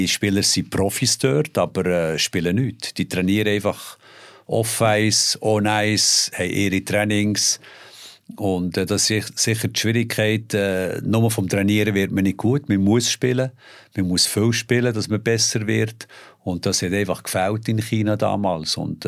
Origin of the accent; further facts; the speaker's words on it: Switzerland; Wir hatten Finnen, wir hatten Tschechen, ich war auch Schweizer dort.